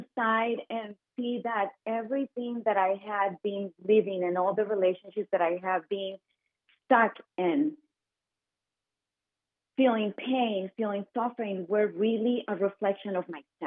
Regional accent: Colombia; growing up in Colombia.

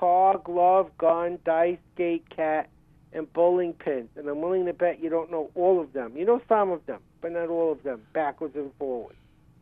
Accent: Brooklyn, New York, United States; now in Texas, United States; You know, or I grew up in Brooklyn, we pronounce this word dog. Here in Texas, it's a dog.

